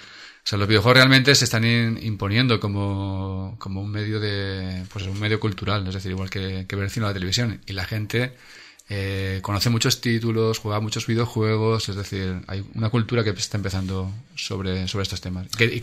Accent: Segorbe, Valencian Community, Spain; Esto es la entrada de toros de mi pueblo, de Segorbe.

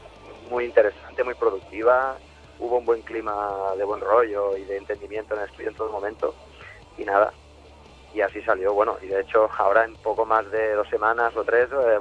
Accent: Barcelona, Catalonia, Spain; Y te preguntan dónde eres y dices, no, bueno, en español, ¿sabes? De Barcelona.

